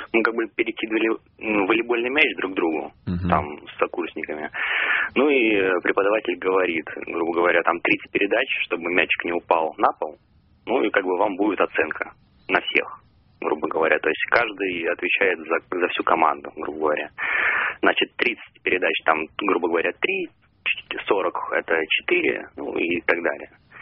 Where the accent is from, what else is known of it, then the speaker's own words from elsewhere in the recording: Saint Petersburg, Russia; Я из Санкт-Петербурга.